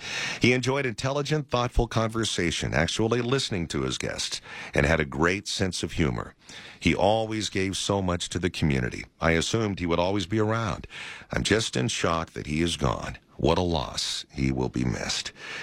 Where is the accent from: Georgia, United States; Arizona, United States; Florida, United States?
Arizona, United States; For this broadcaster, for me, growing up in Arizona, listening to multi-talented stars like Bill and Pat McMahon and W. Stephen Martin